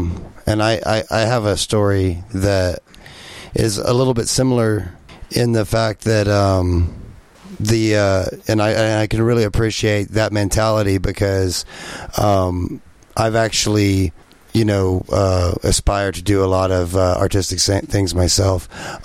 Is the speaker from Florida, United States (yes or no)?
yes; Florida, United States; also born or lived in East Texas; I grew up mostly in Florida and East Texas